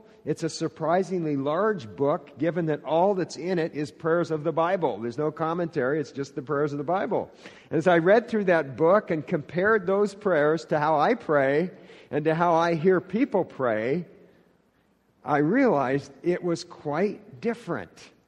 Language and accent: English; The Dalles, Oregon, United States; also born or lived in Astoria, Oregon; I was born in Astoria, Oregon, lived there for 5 years, moved to the Dalles, Oregon. Those towns are about the same size.